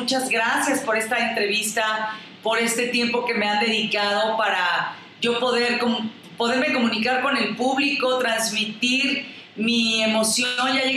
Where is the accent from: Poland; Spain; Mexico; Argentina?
Mexico; me siento orgullosamente mexicana